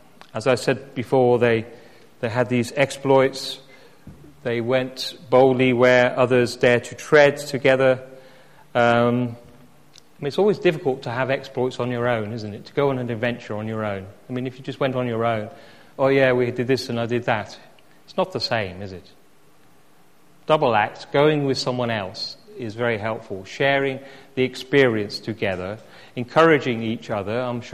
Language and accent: English; England, United Kingdom; And as English, often, we're not so good at that, are we? We're quite reserved.